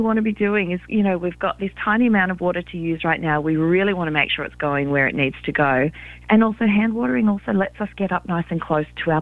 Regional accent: Australia; is actually an Australian company, and growing up in Australia, we experience these water restrictions every single year.

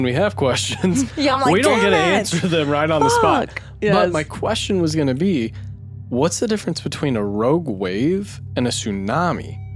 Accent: Tornado Alley, United States; I grew up in Tornado Alley.

